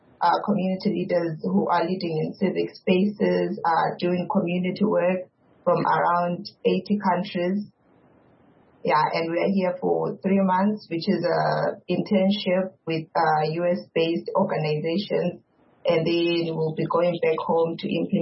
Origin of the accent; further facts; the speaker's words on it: Bulawayo, Zimbabwe; I'm from Bulawayo